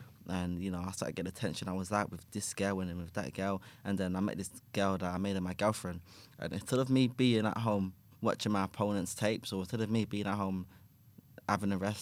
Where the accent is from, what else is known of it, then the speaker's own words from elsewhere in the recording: Hackney, London, United Kingdom; And I'm just a guy that's from the hood. I'm from Hackney.